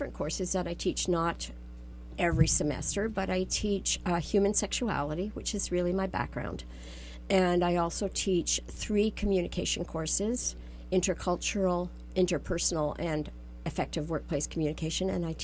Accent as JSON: {"language": "English", "town": "Glasgow", "region": "Scotland", "country": "United Kingdom", "tie": "born there", "said": "It's from, well, I'm Scottish. I was born in Glasgow."}